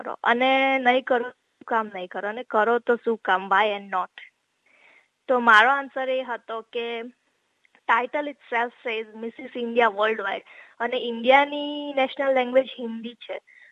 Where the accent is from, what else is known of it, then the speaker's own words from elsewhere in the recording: Surat, Gujarat, India; moved away as an adult; now in Perth, Australia; હું સુરતથી આવું છું, બેઝિકલી ગુજરાતી છું … હું સુરતથી 2009 ઓસ્ટ્રેલિયા આવી. મેં સુરતમાં બેચલર ઇન કોમર્સ કમ્પ્લીટ કર્યું